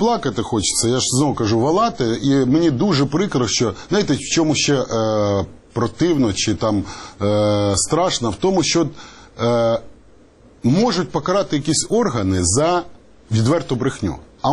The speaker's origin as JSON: {"language": "Ukrainian", "town": "Zaporizhzhia", "region": "Zaporizhzhia Oblast", "country": "Ukraine", "said": "я сам з Запоріжжя."}